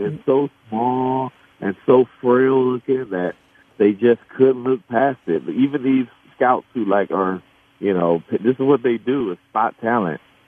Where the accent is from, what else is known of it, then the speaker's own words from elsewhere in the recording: Oakland, California, United States; because I'm from Oakland, we would go to Warriors games